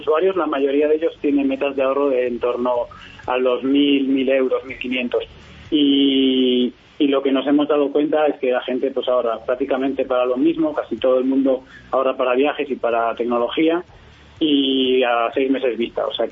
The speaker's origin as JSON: {"language": "Spanish", "town": "A Coruña", "region": "Galicia", "country": "Spain", "lives_now": "Valencia, Spain", "said": "aquí nos vinimos para Valencia. Nosotros somos gallegos, somos de La Coruña, y nada, dejamos todo y nos vinimos para aquí."}